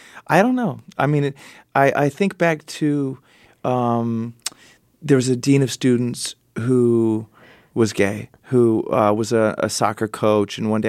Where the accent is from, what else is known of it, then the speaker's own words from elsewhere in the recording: Texas, United States; But even though I grew up in Texas, I know you're not allowed to call women girls.